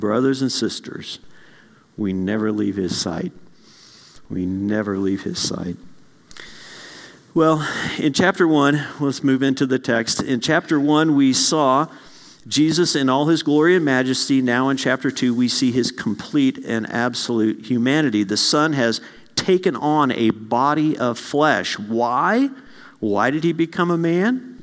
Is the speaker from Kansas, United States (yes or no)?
yes; Kansas, United States; He looks down at our name tags and notices we're from Kansas. And he finds out we're just north of Wichita, about 30 minutes.